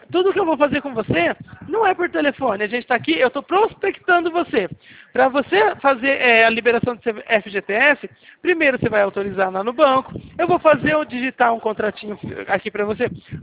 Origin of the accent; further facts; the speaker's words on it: Leme, São Paulo, Brazil; eu sou daqui de Leme